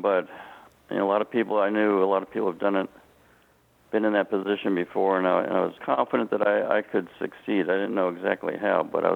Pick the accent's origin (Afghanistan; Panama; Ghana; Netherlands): Panama; Panama Canal Zone; moved away as an adult; now in United States; born and raised in the Panama Canal Zone in Central America, 1950, went through high school there, and a year at junior college, grew up sighted.